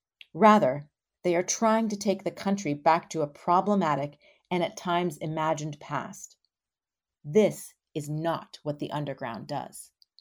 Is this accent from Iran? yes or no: yes; Iran; When a revolution was brewing in my home country of Iran, members of my family dressed in sheepskin and through the help of underground networks were able to crawl across the border into Kuwait